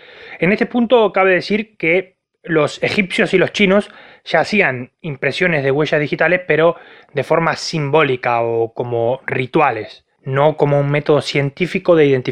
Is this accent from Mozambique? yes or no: no; Argentina; Así somos los argentinos. ¿Qué le vamos a hacer?